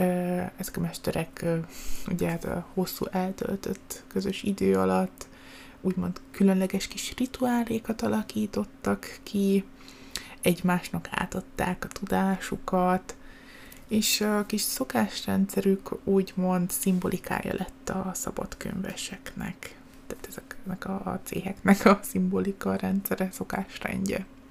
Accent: Pécs, Baranya, Hungary; mint tudjátok, én pécsi vagyok.

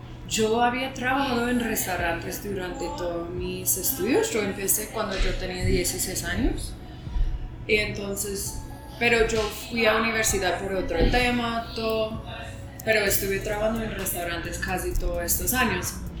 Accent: New Mexico, United States; unos amigos míos montaron un bar donde yo crecí en Nuevo México

